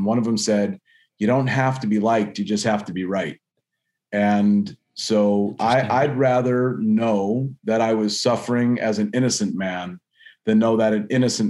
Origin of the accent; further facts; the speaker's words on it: Las Vegas, Nevada, United States; You know, I'm from Vegas, right?